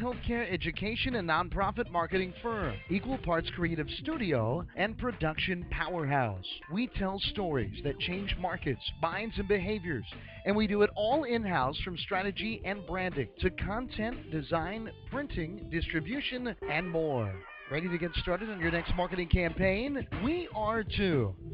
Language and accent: English; Arlington, Virginia, United States; Marymount in my hometown of Arlington, Virginia